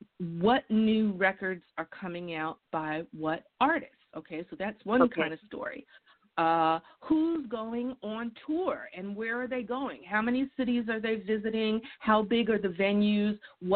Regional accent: New York City, New York, United States; But I'm also from the South Bronx. So I saw firsthand the beginning of the hip-hop era that started in a lot of dance clubs.

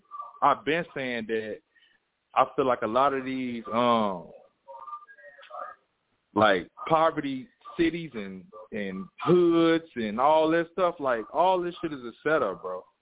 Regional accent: Chicago, Illinois, United States; now in California, United States; I'm from Chicago, a.k.a. Chirac. You know what I'm saying? Okay. But I'm in Cali right now.

